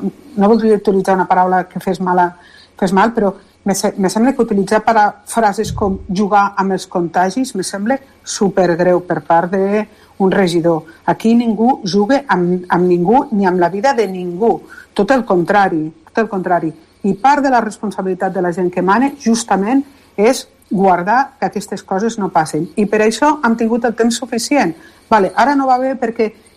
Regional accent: Lleida, Catalonia, Spain

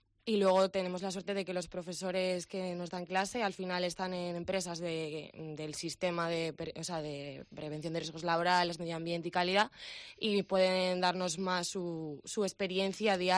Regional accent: Santander, Cantabria, Spain; yo acabé mis estudios en Oviedo y como soy de Santander tuve que volver aquí por motivos personales

